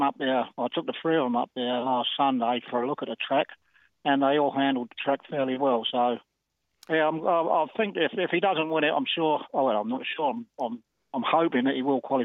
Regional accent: Stepney Green, London, United Kingdom; now in Australia; Well, I am originally out of East London. I was born in Stepney Green.

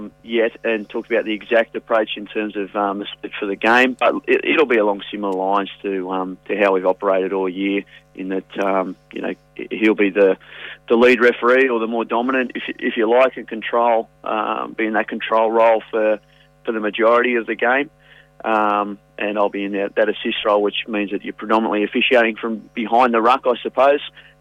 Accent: Coonabarabran, New South Wales, Australia; Barrowdine's about 40 kilometres from my hometown of Coonabarra

